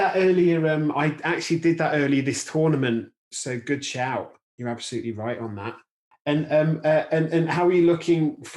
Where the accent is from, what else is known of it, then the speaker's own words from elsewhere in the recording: England, United Kingdom; now in Scotland; And as an Englishman living in Scotland right now